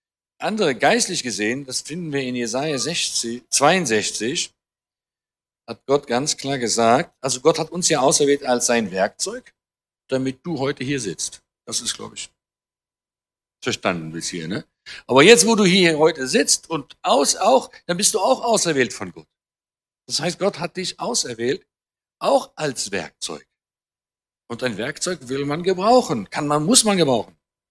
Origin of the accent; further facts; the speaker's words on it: Austria; so als Österreicher mit Israel plötzlich